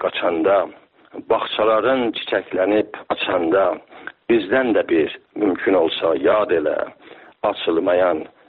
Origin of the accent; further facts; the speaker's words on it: Iran; ما هممون ایرانی هستیم، مهمانهای بنده و خود من